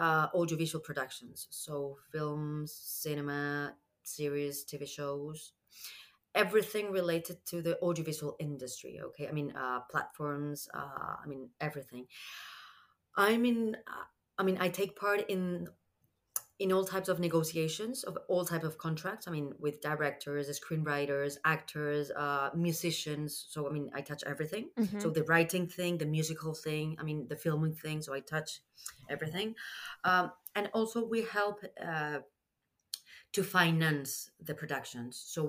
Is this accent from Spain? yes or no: yes; Spain; English is a second language; But I feel myself really Spanish. I mean, it's my home country, you know. I could be French, I could be whatever, Italian, you know, Portuguese, but I'm Spanish, you know.